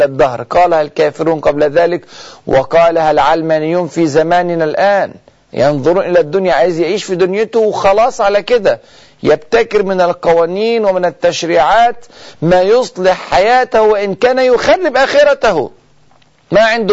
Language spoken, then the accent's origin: Arabic; Egypt; وإحنا حتى عندنا في مصر بنقول المثل